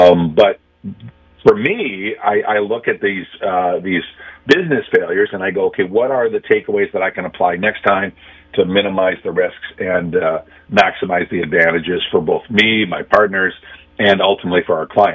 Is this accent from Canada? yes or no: yes; Canada; I'm a Canadian, even though I sound like an American, Jay. I speak both languages, Canadian and American.